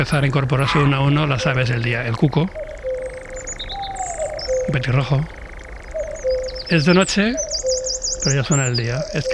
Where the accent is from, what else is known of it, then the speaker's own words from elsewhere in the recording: La Granja, Castile and León, Spain; en mi pueblo, en La Granja, en Segovia.